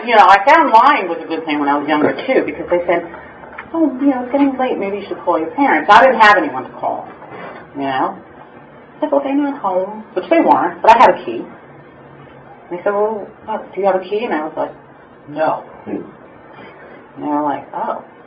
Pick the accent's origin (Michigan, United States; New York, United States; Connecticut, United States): New York, United States; Brooklyn; when I talk about my home, and when we grew up in Brooklyn